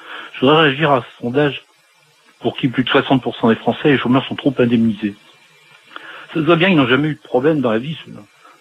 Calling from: Pays de la Loire, France; de Vendée.

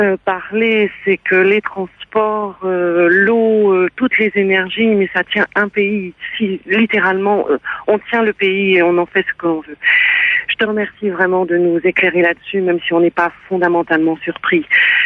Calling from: Nantes, Pays de la Loire, France; de Nantes

